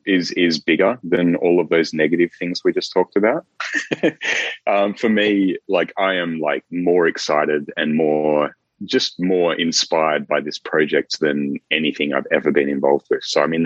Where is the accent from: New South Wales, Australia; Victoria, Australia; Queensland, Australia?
New South Wales, Australia; Albury; actually I think the first one was exhibited in a museum in my hometown, Albury